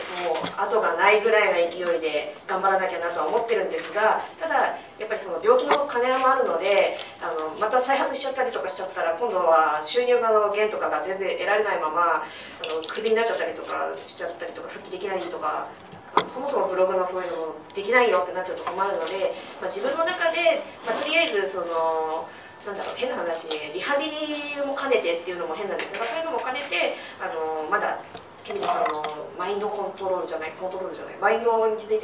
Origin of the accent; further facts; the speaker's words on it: Ibaraki, Japan; 私は、場所か場所は、茨城県から来ました。